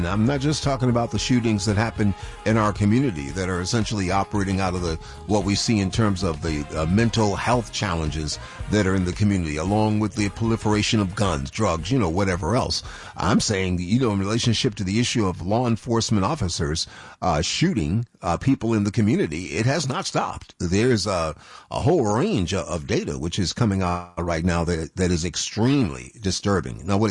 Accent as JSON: {"language": "English", "town": "Buffalo", "region": "New York", "country": "United States", "tie": "born or raised there", "said": "kind of close to my hometown of Buffalo, New York."}